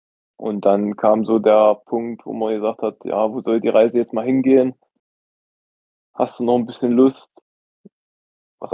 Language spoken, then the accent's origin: German; Zingst, Saxony-Anhalt, Germany; das war so ein bisschen ein Dorf in der Nähe von meinem Heimatort Zingst. Jetzt wird jeder lachen und denkt an der Ostsee, aber nee, tatsächlich neben Nebra. Und das war so Saalekreis